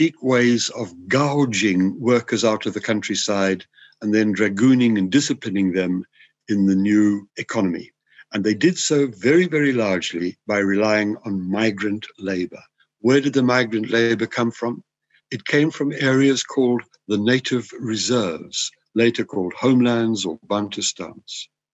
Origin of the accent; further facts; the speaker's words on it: South Africa; I'm a South African historian, a historian of South Africa.